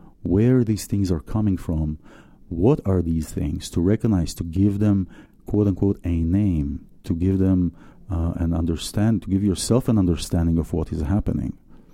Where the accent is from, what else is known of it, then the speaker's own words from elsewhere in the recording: Israel; And I grew up in Israel. My dad was the chief of police of Tel Aviv, and my mom was at home.